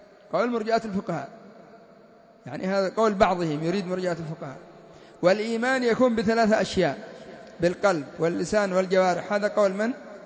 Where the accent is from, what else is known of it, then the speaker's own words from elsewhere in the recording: Yemen; انظروا إلى عندنا في اليمن، الناس يتأثرون بالحزبيين أكثر من تأثرهم بالرافضة